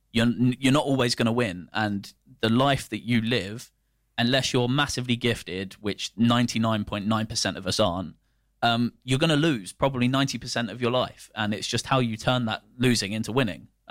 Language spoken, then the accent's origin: English; United Kingdom; And I think the thing that we probably emphasize as a British culture is that failure is not acceptable.